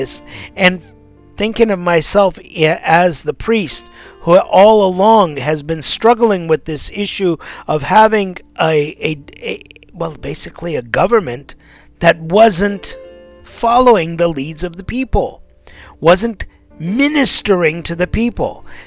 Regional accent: United States; as an American, I have been brought up knowing that this is my right, knowing that this country has been founded on this revolution

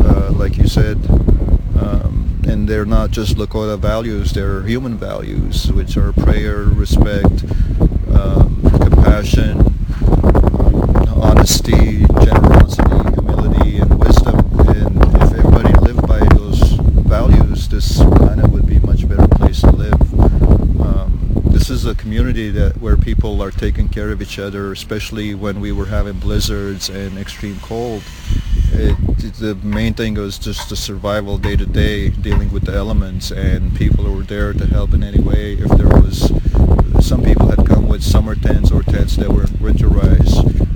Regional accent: Lebanon; I come from Lebanon. I was raised in Lebanon

